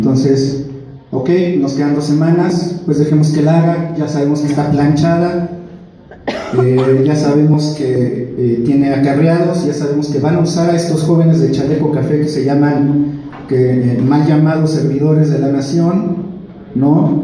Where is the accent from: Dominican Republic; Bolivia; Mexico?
Mexico; Tepoztlán, Morelos; Soy de Tepoztlán.